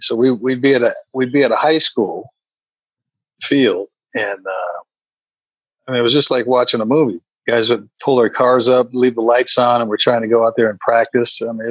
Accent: California, United States; now in Arizona, United States; Like I said, I grew up in California. I live here in Arizona now. I don't like cold weather.

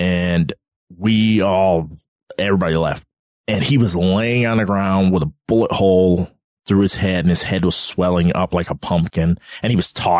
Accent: Flint, Michigan, United States; That crowd wanted to kill me because I'm from Flint and this was Detroit

